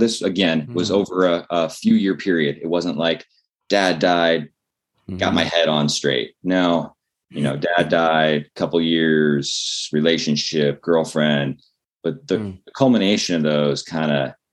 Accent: Midwest, United States; I was brought up in the Midwest. I was brought up in church.

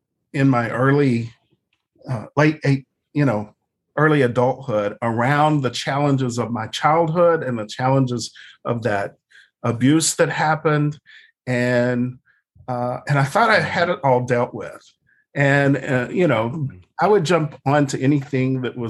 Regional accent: Odessa, Texas, United States; I grew up out in Odessa, Texas. That was a desert. And my dad was an oil rig man, what you call a roughneck. And we grew up in a trailer park.

